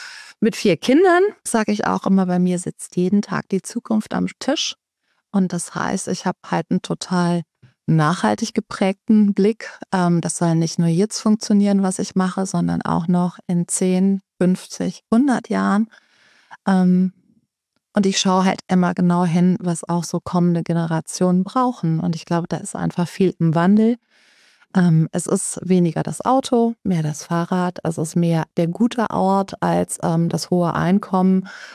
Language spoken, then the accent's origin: German; Cologne, North Rhine-Westphalia, Germany; als Kölnerin